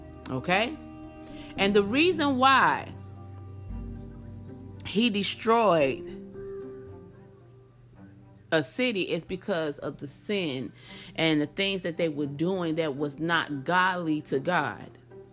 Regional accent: United States; This is my opinion. This is how I feel as an American, part of the human race.

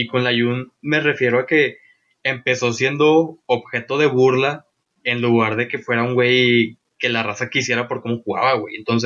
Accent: Mexico; si nosotros, güey, que somos mexicanos

